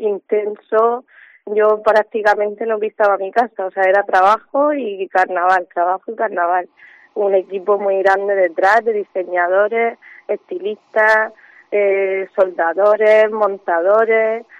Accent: Cartagena, Region of Murcia, Spain; que si no somos los cartageneros, ¿quién va a ser?

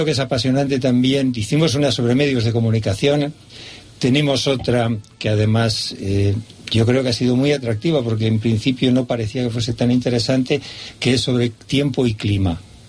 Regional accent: Aragon, Spain; porque, como aragonés, pues conocer lo que es el derecho foral aragonés es una preciosidad

